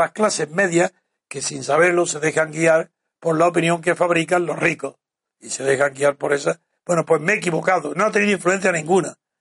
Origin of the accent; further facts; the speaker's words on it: Spain; por mucho que soy español y que mi vida está en España